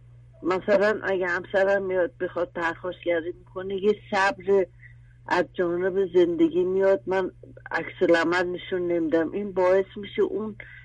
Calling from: Tehran, Tehran Province, Iran; بله از تهران زنگ میزنم. … ، 61 سالم.

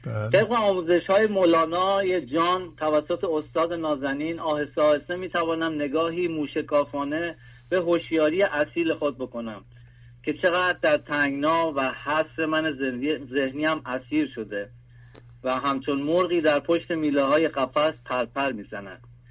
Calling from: Canada; از کانادا هستم.

